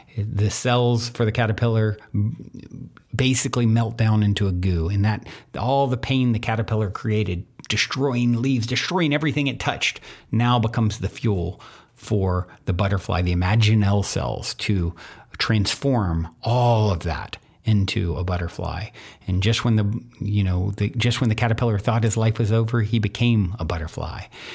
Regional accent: Virginia, United States; I grew up in Virginia where I saw a lot of this racism

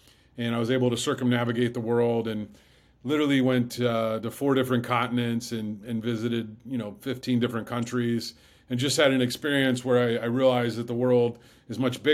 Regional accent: Fort Wayne, Indiana, United States; I grew up in South Fort Wayne, which is a very diverse community.

